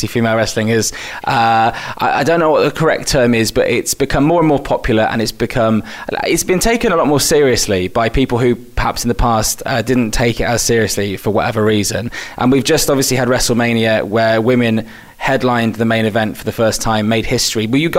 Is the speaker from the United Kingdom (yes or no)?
yes; Wales, United Kingdom; born there; accent: English; I'm a fake Welshman. I was born in Wales, but I sound quite English.